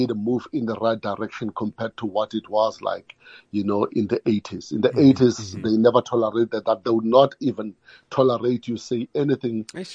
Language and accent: English; Alexandra, Gauteng, South Africa; So I came from Alexandra, and I could say that was the heart of youth activism and student activism.